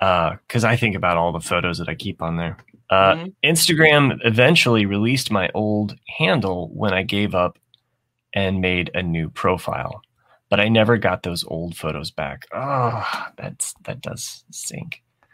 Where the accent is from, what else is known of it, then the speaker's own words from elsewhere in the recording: Monson, Massachusetts, United States; I grew up in Munson.